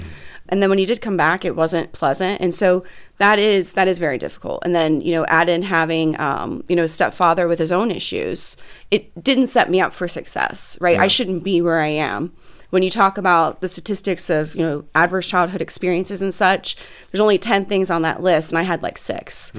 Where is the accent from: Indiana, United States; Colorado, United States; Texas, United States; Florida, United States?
Florida, United States; Bradenton; So, you know, I grew up in Florida, Bradenton, small town.